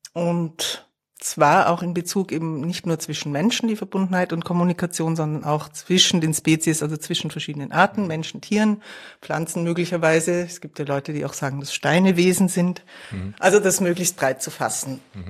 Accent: Munich, Bavaria, Germany; moved away as an adult; also born or lived in Vienna; aus München, genau. Ja. Ich bin dort in die Schule gegangen, bin dann nach dem Abitur nach Wien. Ich habe auch in Wien Familie.

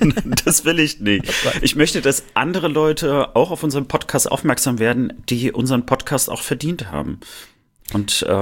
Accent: Rostock, Mecklenburg-Vorpommern, Germany; Ich als Rostocker natürlich Seemann.

